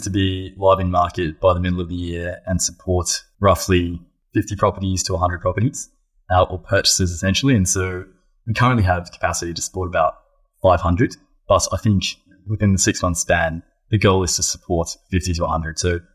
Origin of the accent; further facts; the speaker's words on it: Australia; I'm from Australia